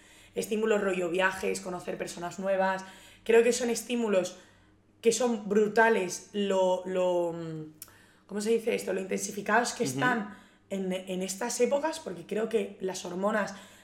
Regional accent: Asturias, Spain; yo soy de Asturias, pero Asturias se me ha quedado muy pequeño

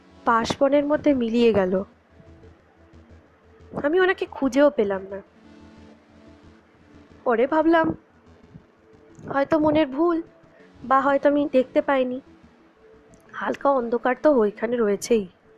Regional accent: Kolkata, West Bengal, India; আমার বাড়ি এখানে নয়, আমার বাড়ি সেই কলকাতায়। আমি তো এখানে চাকরির জন্য এসেছি

